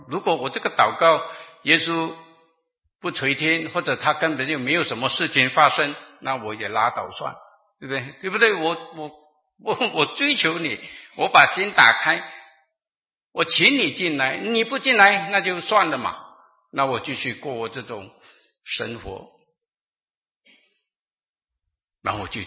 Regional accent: Malaysia; 我出生在马来西亚，你们知道马来西亚。我住的村子里头从来没有看过基督徒

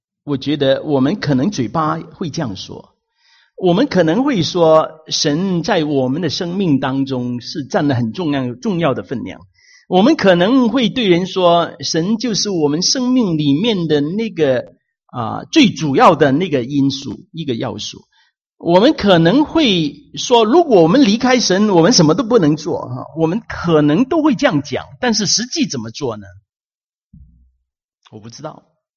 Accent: Hong Kong; 我从香港来的，我喜欢从小就喝奶茶。

